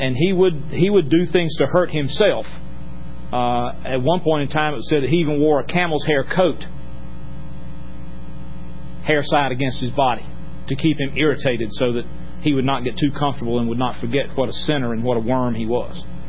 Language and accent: English; Burlington, North Carolina, United States; when I was growing up in Burlington, North Carolina, I only knew about three Catholics.